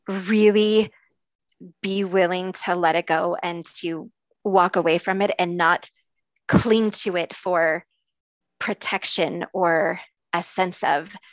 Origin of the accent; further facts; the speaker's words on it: United States; I put on the pair of sunglasses as a mom and as a wife and as a white woman, you know, and as an American at some point.